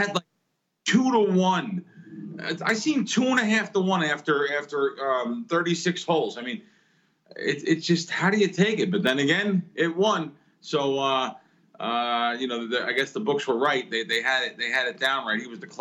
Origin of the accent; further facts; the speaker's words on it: New York, United States; There was the old line when we grew up back in New York